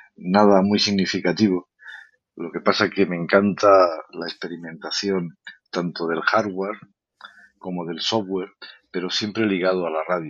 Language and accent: Spanish; Barcelona, Catalonia, Spain; also born or lived in Almería; Nací en Almería allá por los años 60, pero prácticamente toda mi vida se ha desarrollado en Barcelona, incluso la profesional. Ha habido escapadas a otras provincias y tal, pero vamos, básicamente aquí. Vivo como muchos de los radioaficionados en esta urbe